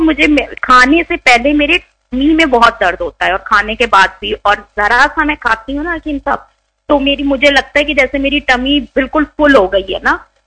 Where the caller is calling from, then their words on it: Australia; میں آسٹریلیا سے بات کر رہی ہوں.